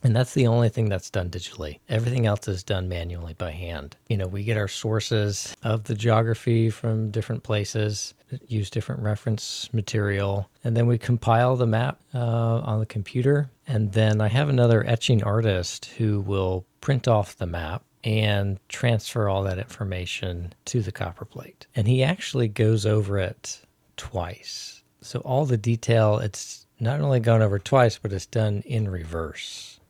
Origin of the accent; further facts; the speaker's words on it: Stafford, Virginia, United States; I'm from Stafford, Virginia, and I'm a cartographer, a business owner, and I guess entrepreneur.